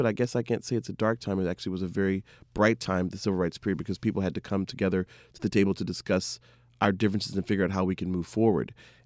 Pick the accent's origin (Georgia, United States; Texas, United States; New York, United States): Georgia, United States; I may pull out a song in the Atlanta area, since I'm from Georgia, that I know is popular in that region because I was born in that region